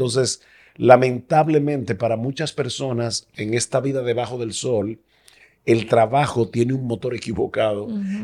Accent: San Juan de la Maguana, San Juan, Dominican Republic; Yo recuerdo cuando yo era pequeño, en el pueblo donde yo nací, en San Juan de la Maguana

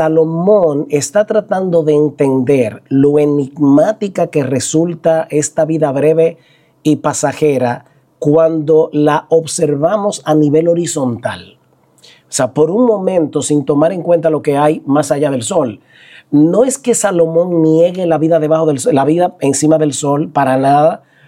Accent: San Juan de la Maguana, San Juan, Dominican Republic; born or raised there

